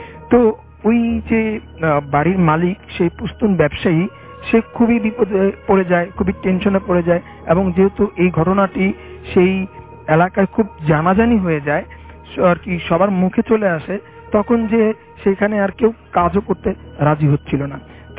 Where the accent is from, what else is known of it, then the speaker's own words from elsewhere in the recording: Mohammadpur, Dhaka Division, Bangladesh; মোহাম্মদপুর থেকে এসেছি।